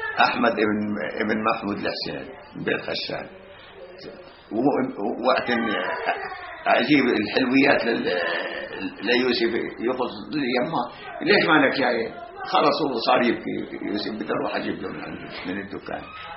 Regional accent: Palestine; moved away; والله سنتين طلعنا من فلسطين

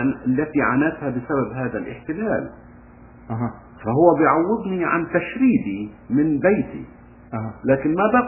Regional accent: Palestine; الممتلكات بالنسبة لي هي جزء من كينونتي كفلسطيني. مش انه اذا انت دفعت لي حقها تنتهي فلسطينيتي. لا فلسطين بالنسبة لي ميلاد ووطن وذاتية.

